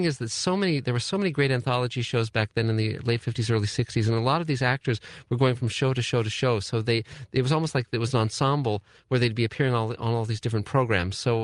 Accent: Santa Monica, California, United States; I was born in Santa Monica, California. So I'm a local.

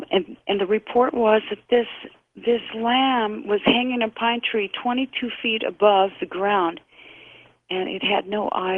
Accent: El Paso, Texas, United States; born there; also born or lived in New Mexico; And because I was born in El Paso, Texas, you can imagine, I mean, we had a home up in Roswell. We had friends in Roswell. We lived in Ruidoso and Cloudcroft

